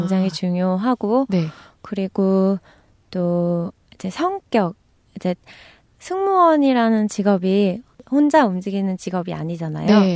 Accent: South Korea; now in Canada; 저도 한국인이긴 한국인이잖아요.

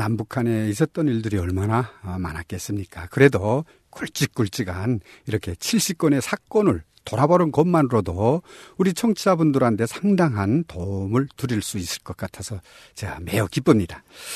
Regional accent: North Korea; now in South Korea; 네, 아무래도 제가 고향이 북한이지 않습니까?

